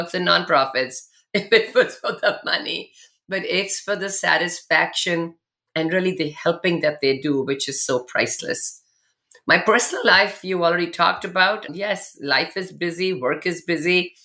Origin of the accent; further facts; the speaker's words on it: India; moved away; I came from India, you know, I came from a family, lots of friends, lots of support.